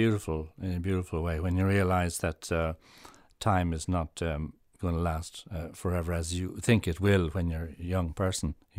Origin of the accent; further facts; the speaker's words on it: Malahide, Leinster, Ireland; I grew up in Malahide, and we had the worst band name ever